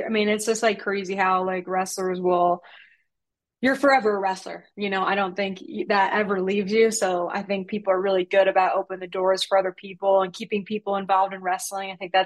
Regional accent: Rocky Point, New York, United States; I'm from Rocky Point, New York.

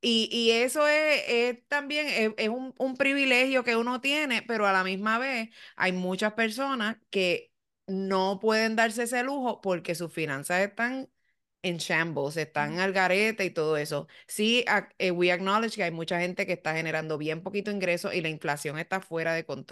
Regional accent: Puerto Rico; now in Florida, United States; cuando yo me mudé aquí, yo vine de Puerto Rico, que yo lo que hacía eran 16 mil pesos, a la Florida

